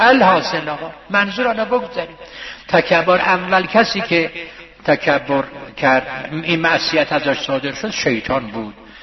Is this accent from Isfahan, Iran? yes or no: yes; Isfahan, Iran; گفت اهل کجا هستید؟ گفتم اصفهان.